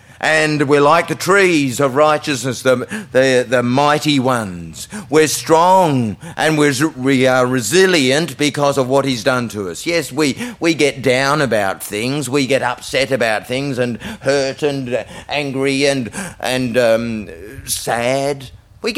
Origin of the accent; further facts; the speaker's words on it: Bridgetown, Western Australia, Australia; I come from Bridgetown. I'm just an oik from Bridgetown.